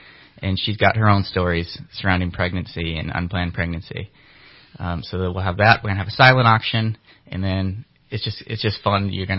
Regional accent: New Hampshire, United States; also born or lived in Boston; So I'm from New Hampshire.

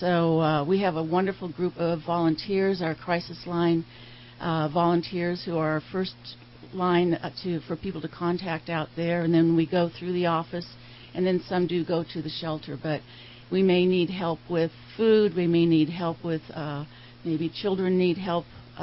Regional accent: Anderson, California, United States; also born or lived in Redding; I was born at Memorial Hospital here in Redding, Shasta Regional. I was raised in Anderson.

